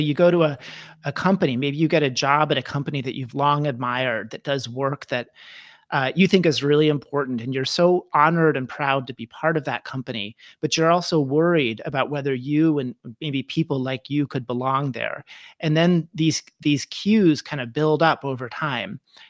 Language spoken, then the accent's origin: English; Michigan, United States; So I was brought up in Michigan, and I went to college in California at Stanford.